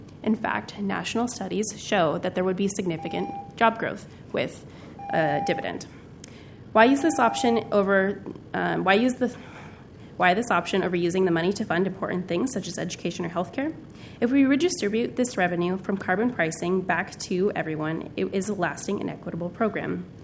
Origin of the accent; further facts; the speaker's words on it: Oregon, United States; I am proud to say that I was born and raised in Oregon.